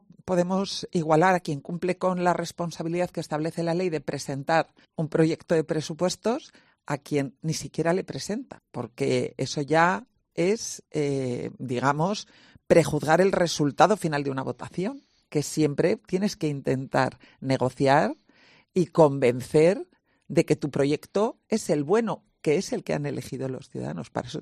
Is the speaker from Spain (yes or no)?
yes; Castile and León, Spain; como somos los castellanos, pues normalmente conservadores